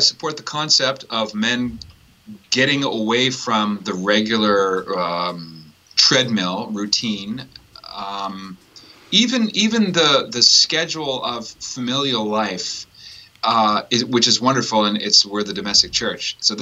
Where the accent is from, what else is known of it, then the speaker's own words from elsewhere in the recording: Canada; I grew up in Canada, and I maybe it's just that I've become acclimated